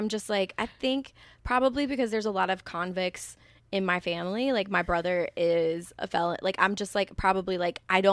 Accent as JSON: {"language": "English", "region": "the South", "country": "United States", "said": "And I'm from the South, where it's like my mom had a degree, and we were still on the poverty line"}